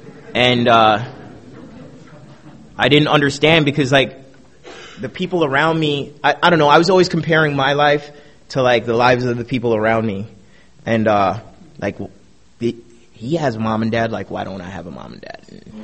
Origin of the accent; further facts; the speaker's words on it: Brooklyn, New York, United States; Basically, I don't know, I'm from Brooklyn, New York. My family, you know, they're Caribbean. They moved here to give our family, like, a better opportunity.